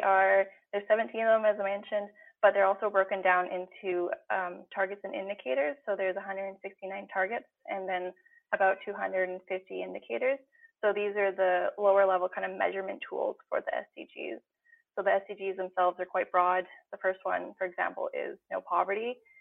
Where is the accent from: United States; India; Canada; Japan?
Canada; Alberta; now in Nanaimo, Canada; I originally am from Alberta, but I've moved to Nanaimo almost 7